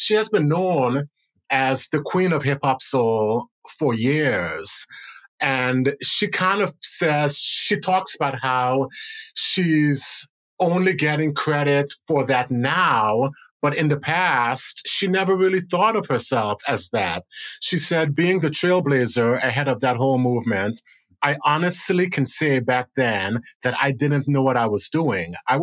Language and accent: English; United States; I felt so proud as an American, so proud as a Black American